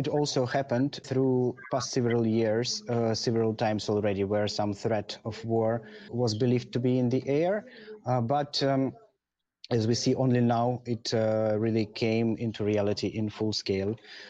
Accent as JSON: {"language": "English", "country": "Russia", "second_language": "English", "lives_now": "Kyiv, Ukraine", "said": "I am an anarchist from Russia, currently living in Kiev and staying in Kiev."}